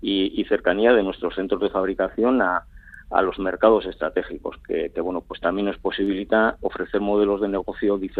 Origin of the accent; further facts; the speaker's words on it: Basque Country, Spain; somos como buenos vascos, somos cabezotas